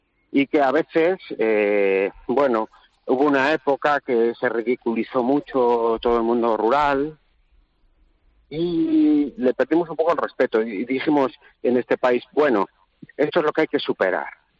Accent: Basque Country, Spain; born there; Yo no nací aquí porque, bueno, como tantos otros, nací en la inmigración, en el País Vasco, ¿no? Que tanta gente acogió de Castilla en los años 60 y 70, pero luego volvimos, cuando yo era un niño todavía

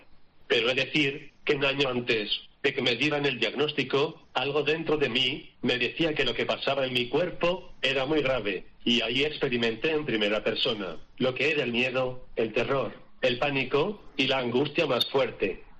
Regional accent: Catalonia, Spain; Yo, como catalán que soy, estoy harto del independentismo.

